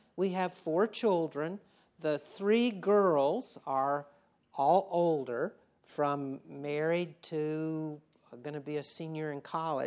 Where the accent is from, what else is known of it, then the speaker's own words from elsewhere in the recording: the South, United States; We're from the South. We go to Florida for vacation.